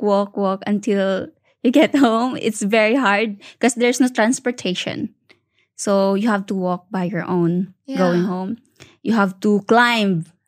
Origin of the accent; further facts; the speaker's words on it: Mindanao, Philippines; In Philippines, I grew up in Mindanao, in a mountain with my family.